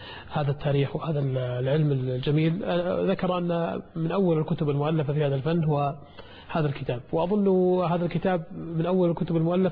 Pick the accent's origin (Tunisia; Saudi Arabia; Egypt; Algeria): Saudi Arabia; طالب الشريعة مثلا في عندنا في السعودية